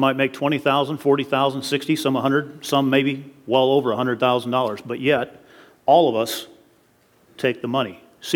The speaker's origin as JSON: {"language": "English", "town": "New Knoxville", "region": "Ohio", "country": "United States", "tie": "born or raised there", "said": "I grew up in New Knoxville. I worshiped at what is now First Church."}